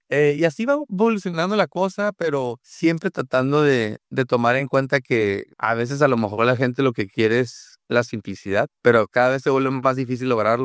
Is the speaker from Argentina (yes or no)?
no; Mexico; muy de donde somos nosotros, de México, ¿no?